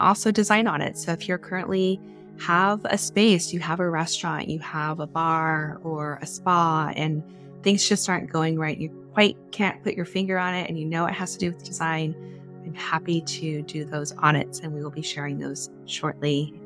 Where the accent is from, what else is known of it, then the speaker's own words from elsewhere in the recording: San Diego, California, United States; But I grew up here in San Diego. I did not want to leave San Diego